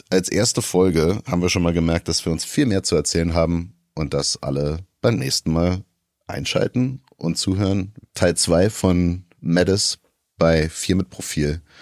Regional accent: Florida, United States; ich bin in Florida aufgewachsen, wo man keinen Helm braucht.

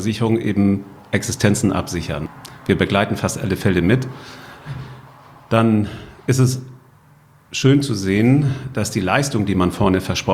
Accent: Schleswig-Holstein, Germany; Nordfriesland, wo ist das eigentlich? Und dann auch noch die Kreisstadt.

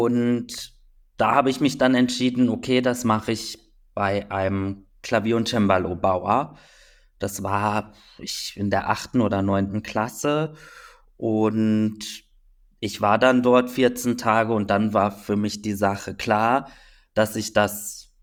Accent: North Rhine-Westphalia, Germany; in meiner Heimat in Düsseldorf und Köln

